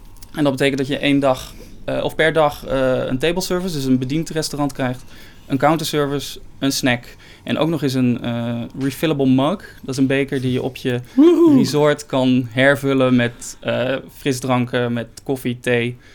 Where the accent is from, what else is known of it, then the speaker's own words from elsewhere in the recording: Netherlands; Dus ja, daar hebben wij als Nederlanders niet zoveel